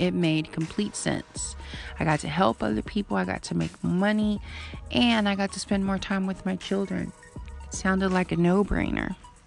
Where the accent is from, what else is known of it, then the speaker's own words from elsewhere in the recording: Oklahoma, United States; also born or lived in California; I live in Oklahoma. I was born in California. I'm a Cali-Oki. So my parents moved here, I want to say when I was about 8 years old.